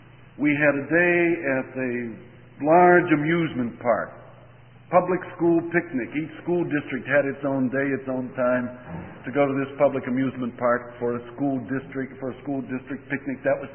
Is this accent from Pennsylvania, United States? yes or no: yes; Pittsburgh, Pennsylvania, United States; When I was a boy growing up around Pittsburgh, Pennsylvania, we had a whole system of streetcars.